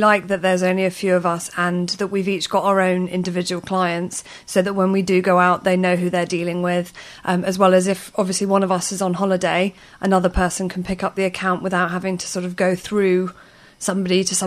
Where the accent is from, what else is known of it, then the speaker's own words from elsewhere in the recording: Kenya; I was born and raised in Kenya.